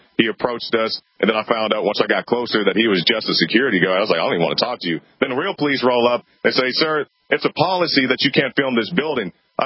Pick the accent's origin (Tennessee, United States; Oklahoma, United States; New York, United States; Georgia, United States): Oklahoma, United States; You know, I'm from Oklahoma.